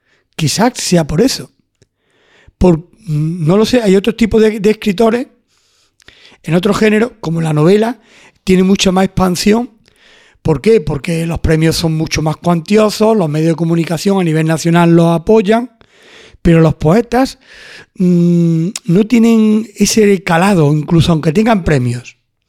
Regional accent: Córdoba, Andalusia, Spain; now in Almuñécar, Spain; imitando el de mi tierra, el de Córdoba, aunque yo llevo ya 26 años aquí en Almuñeca

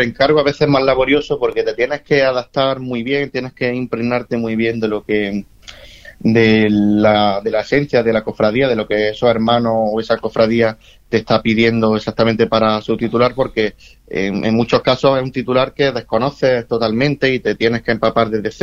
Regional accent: Montejícar, Andalusia, Spain; yo empecé como músico muy tempranito, a los 6 añitos, en la banda de mi pueblo

